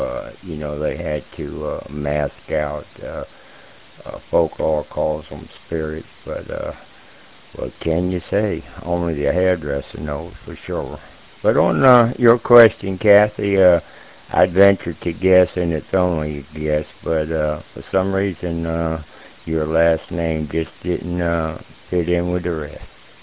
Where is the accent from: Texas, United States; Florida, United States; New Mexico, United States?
Florida, United States; Key West; You know, I'm from Key West, which is the westernmost key in that chain of keys.